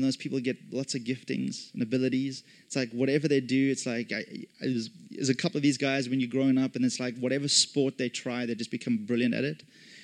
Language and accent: English; South Africa; also born or lived in England; now in Toronto, California, United States; I was born in England, but lived the majority of my life in South Africa.